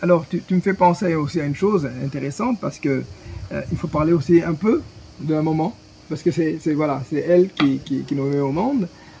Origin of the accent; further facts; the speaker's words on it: Senegal; Voilà, et donc je suis né et j'ai grandi au Sénégal